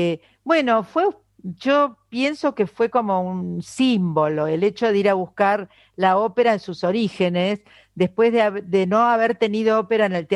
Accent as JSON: {"language": "Spanish", "country": "Argentina", "said": "me sentí orgullosa como argentina."}